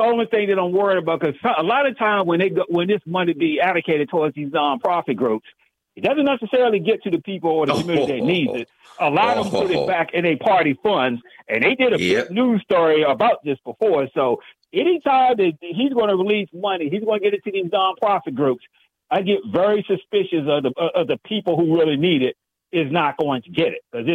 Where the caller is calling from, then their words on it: Washington, District of Columbia, United States; from D.C., man.